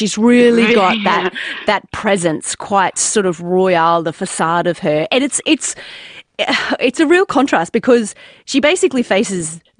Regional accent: Queensland, Australia; there was a restaurant where I grew up in North Queensland

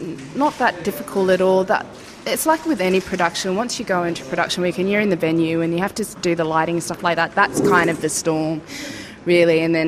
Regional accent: Yirrkala, Northern Territory, Australia; I'm from Yirrkala in northeast Arnhem Land

